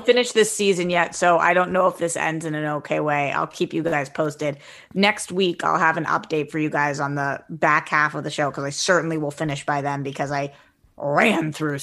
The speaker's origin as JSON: {"language": "English", "region": "East Coast", "country": "United States", "said": "I also, as an East Coaster, I'll be honest, I have very, very few Southern friends. Mm-hmm. I came from the East Coast. I live on the West Coast."}